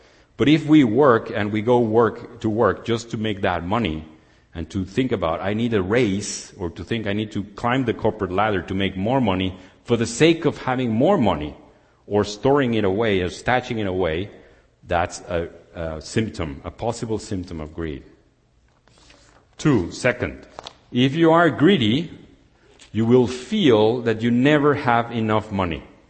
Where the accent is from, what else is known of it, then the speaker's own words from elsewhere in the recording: Mexico; I come from Mexico, and I've been working for financial institutions all my life on the IT sector